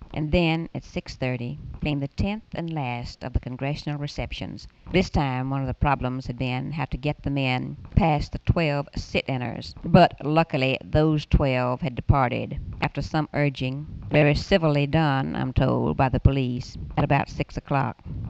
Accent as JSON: {"language": "English", "town": "Marshall", "region": "Texas", "country": "United States", "tie": "born or raised there", "said": "chiefs from my hometown of Marshall, our old-time campaigning friends"}